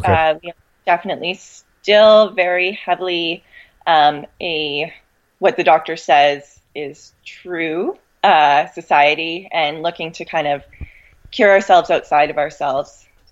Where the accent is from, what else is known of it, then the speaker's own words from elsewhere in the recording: Thunder Bay, Ontario, Canada; Yeah, so I've been born and raised in Thunder Bay, so I've been here my whole life.